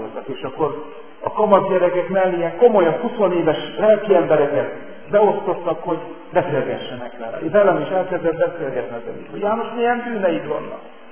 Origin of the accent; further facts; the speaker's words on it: Viharsarok, Hungary; kitték és megyében, ahol felnőttem, nem véletlenül azt nevezett viharsaroknak